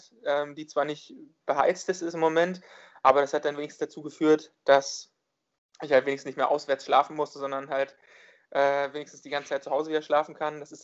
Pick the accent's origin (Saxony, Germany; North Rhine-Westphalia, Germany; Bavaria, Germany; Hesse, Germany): Saxony, Germany; Dresden; Ich habe dann in meiner Heimatstadt Dresden die Erlaubnis gehabt, dort in der Schwimmhalle schwimmen zu können.